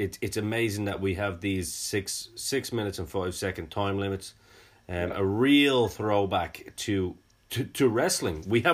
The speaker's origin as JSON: {"language": "English", "country": "Ireland", "said": "Being an Irishman, I had to ask the question."}